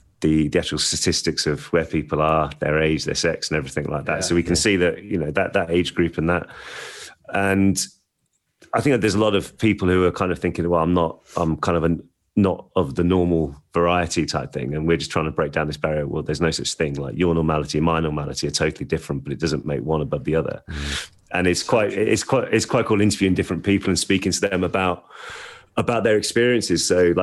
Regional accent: Birmingham, West Midlands, United Kingdom; I grew up in North Birmingham.

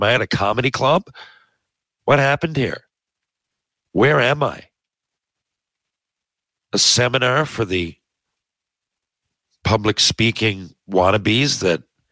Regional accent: Newfoundland and Labrador, Canada; You know, I'm some dude from Newfoundland that's got a mic

